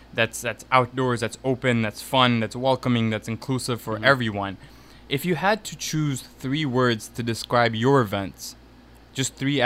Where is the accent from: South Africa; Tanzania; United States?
Tanzania; I grew up from a music family. I'm from Tanzania in East Africa.